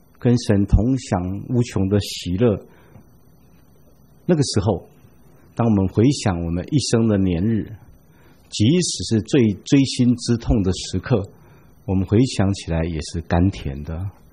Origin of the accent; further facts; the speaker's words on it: Taichung, Taiwan; also born or lived in Taipei; 那时候我在台北读书，我的家在台中，虽然中文不是我母亲的母语